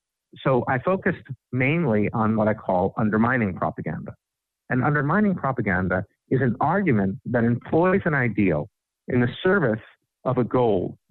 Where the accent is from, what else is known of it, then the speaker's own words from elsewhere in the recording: United States; I have a strong patriotic identity as an American.